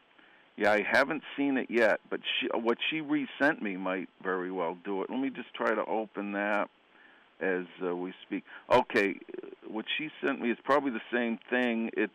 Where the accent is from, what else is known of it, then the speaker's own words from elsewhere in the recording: Nashville, Tennessee, United States; I was born here in Nashville and grew up as a Red Sox fan